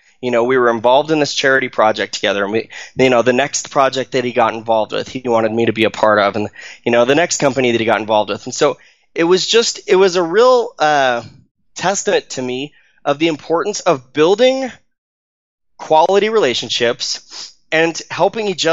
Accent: Arizona, United States; now in Utah, United States; So, I grew up in Arizona. I live in Utah now. I grew up in Arizona, and I went back for a high school reunion.

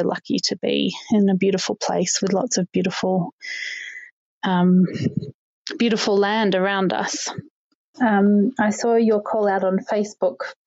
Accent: Melbourne, Victoria, Australia; now in Scotland, United Kingdom; But I'm from Melbourne originally and have ended up in Scotland with my pea and my husband.

